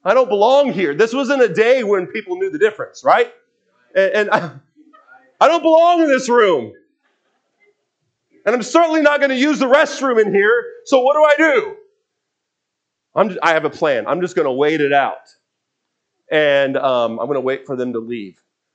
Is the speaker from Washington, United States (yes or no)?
yes; Washington, United States; I grew up in Washington State, and so it was popular there.